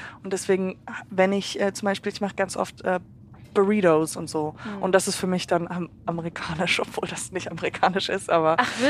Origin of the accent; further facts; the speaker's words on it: Hamburg, Germany; born there; also born or lived in Fürth / Portugal / Koblenz / Santa Fe, United States; Ich bin in Hamburg geboren, dann nach Fürth, dann sind wir nach, haben wir in Portugal gelebt, für einfach nur ein Jahr, keine Ahnung warum. Dann wieder zurück nach, in der Nähe von Koblenz. Dann nach Santa Fe, New Mexico, also Amerika.